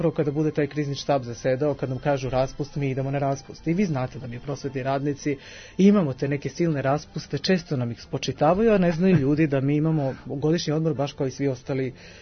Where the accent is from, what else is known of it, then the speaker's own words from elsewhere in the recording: Lazarevac, Belgrade, Serbia; To je Lazarevac, inače moj rodni grad